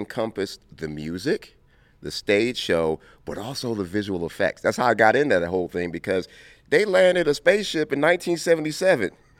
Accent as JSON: {"language": "English", "town": "Compton", "region": "California", "country": "United States", "said": "Or because I came from Compton, I'm not supposed to be smart."}